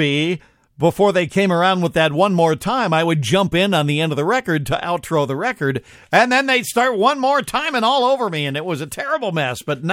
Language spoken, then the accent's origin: English; Minneapolis, Minnesota, United States; But I grew up in Minneapolis, and my dad owned a drugstore in northeast Minneapolis.